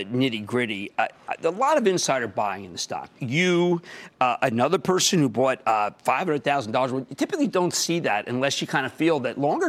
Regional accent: Philadelphia, Pennsylvania, United States; accent: Philadelphia; Sorry about my Philadelphia accent.

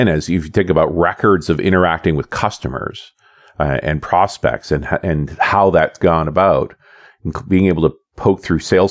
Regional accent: Canada; because I'm a Canadian

